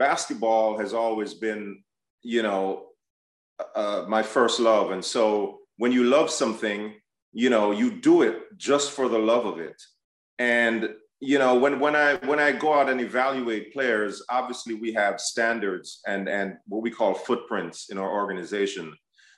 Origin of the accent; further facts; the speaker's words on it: Jamaica; we grew up in Jamaica. It's a third world country.